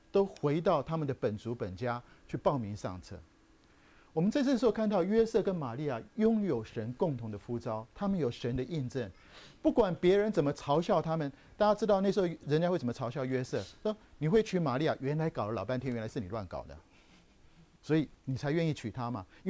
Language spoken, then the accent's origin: Chinese; Taiwan; 或是我们从台湾来叫做报户口